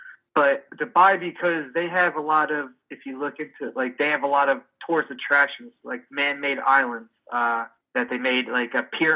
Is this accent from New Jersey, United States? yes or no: yes; Bloomfield, New Jersey, United States; when I was young, before I moved, I grew up in Bloomfield.